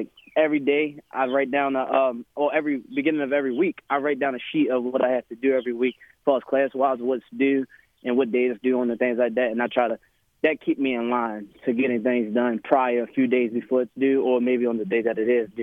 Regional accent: Baltimore, Maryland, United States; now in Morganfield, United States; So, actually, I'm actually down in Morganfield, Kentucky. I'm from Baltimore City

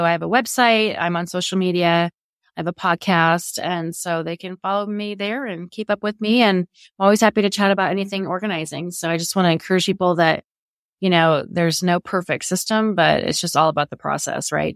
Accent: Oregon, United States; But we live in a mountain climate. Like, and I came from Oregon where, like, everything lasted.

